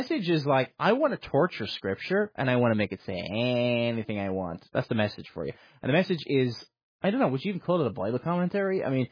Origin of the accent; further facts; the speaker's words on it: Ireland; I think I might do something on … like, probably the fact that I'm Irish and all that.